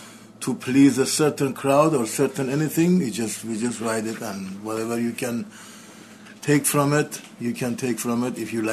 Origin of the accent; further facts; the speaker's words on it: Iran; now in United States; I was born in Iran, and that's where I grew up, and I came to United States in 1973, so I am from Iran. But again, I am not from anywhere. I am from planet Earth.